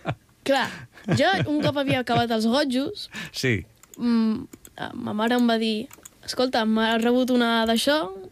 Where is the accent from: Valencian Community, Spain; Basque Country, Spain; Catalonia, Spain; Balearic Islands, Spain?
Catalonia, Spain; La Múnia; Sí, sóc de la Múnia.